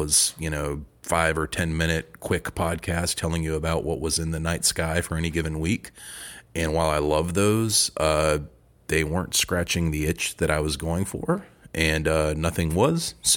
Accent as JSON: {"language": "English", "town": "Mint Hill", "region": "North Carolina", "country": "United States", "tie": "born or raised there", "said": "I am from Charlotte, North Carolina, originally. Actually, one of the few locals from Charlotte, North Carolina. I've been born and raised here. I grew up out in the country in a town called Mint Hill, just outside of Charlotte."}